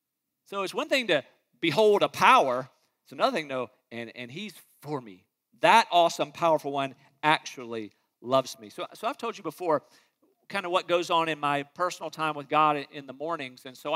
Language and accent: English; Rocky Mount, North Carolina, United States; Mine, growing up in Rocky Mountain, North Carolina, mine was the Griffons.